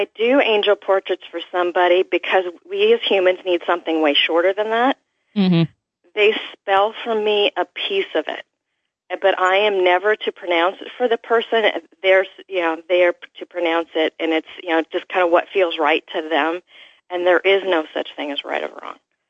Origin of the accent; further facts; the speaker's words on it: Iowa, United States; you're talking mid-60s, and I grew up in Iowa on a farm